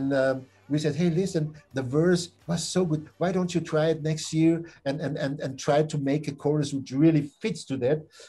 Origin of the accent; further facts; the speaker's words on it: Austria; English is a second language; "Hey, where are you guys from?" And we said, "Yeah, we're from Austria."